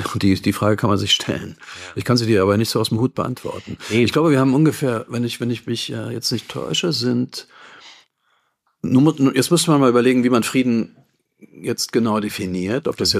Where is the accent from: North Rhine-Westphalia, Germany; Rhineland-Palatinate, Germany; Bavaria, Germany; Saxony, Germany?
Saxony, Germany; Dresden; Und weißt du, ich komme ja aus Dresden.